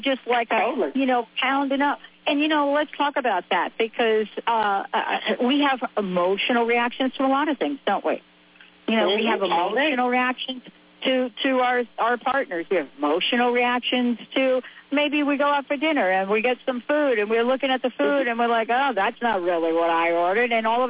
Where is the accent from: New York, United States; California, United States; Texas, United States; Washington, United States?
New York, United States; New York City; December 11th, I grew up on the East Coast. And I remember on December 11th, and it must have been my 10th or my 11th birthday, I think it was. December 11th, my 11th birthday. We had one of the largest snowstorms in the history of New York City.